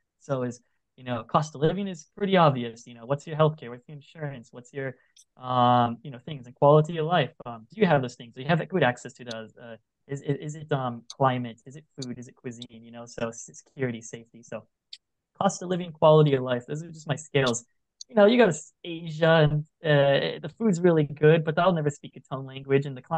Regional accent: Washington, United States; now in Portugal; So I actually come from a bit of a small farm background, growing up in Washington. We had 15 acres

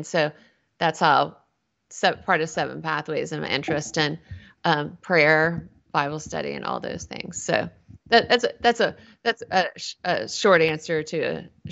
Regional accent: Nashville, Tennessee, United States; So I am a native Nashvillean. So I'm from Music City before it was cool.

